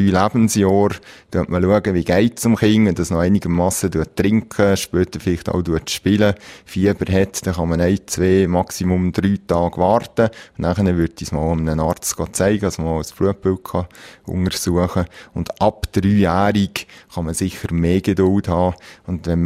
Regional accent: Valais, Switzerland; bei uns im Oberwallis ist das Wetter meistens gut

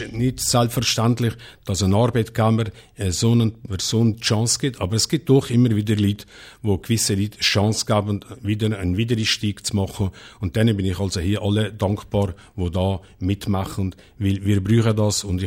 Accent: Geimen, Valais, Switzerland; das stimmt auch für mich. Ich bin richtiger Oderscher und bin stolz, ein Oderscher zu sein. Ich bin im Oderscher Berg mehrheitlich aufgewachsen, das heisst in Geimen.

